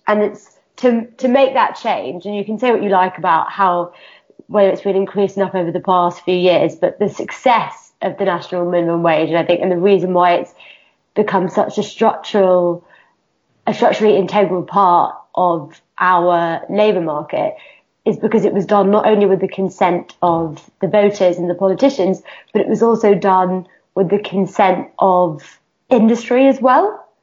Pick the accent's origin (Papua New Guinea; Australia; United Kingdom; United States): United Kingdom; I'm a woman, I'm a British Pakistani, and like those bits are parts of my identity